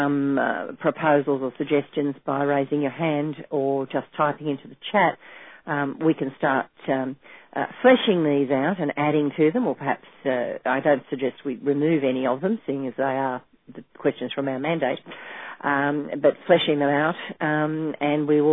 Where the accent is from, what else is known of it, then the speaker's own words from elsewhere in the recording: Australia; I barely manage the English language as an Australian at the best of times.